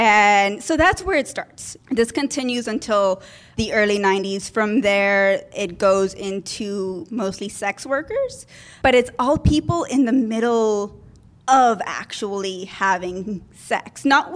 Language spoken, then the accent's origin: English; Costa Rica; I'm going to do my home country murder because I'm Costa Rican